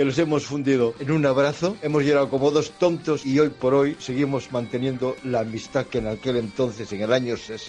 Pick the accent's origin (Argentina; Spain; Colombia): Spain; Asturias; Soy un asturiano.